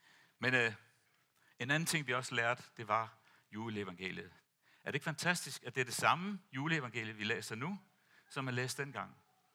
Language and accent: Danish; Tanzania; senere hen, da jeg voksede op i Tanzania, der kan jeg huske, når vi holdt jul, så var det for det første varmt.